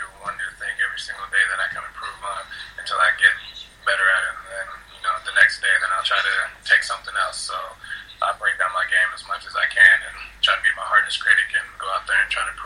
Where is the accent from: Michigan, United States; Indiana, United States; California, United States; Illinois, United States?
Indiana, United States; I mean, I grew up in Indiana, so I got to watch Peyton for all those years